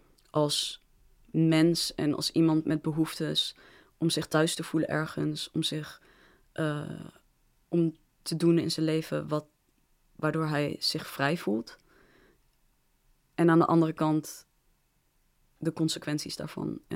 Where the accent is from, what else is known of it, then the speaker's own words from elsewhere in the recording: Netherlands; Ik bedoel, ik ben opgegroeid in Nederland. Dus ik voel wel me meer op mijn gemak in de Nederlandse cultuur dan daar. Maar ja, in de Nederlandse cultuur ook als in... Ik ben een zwart persoon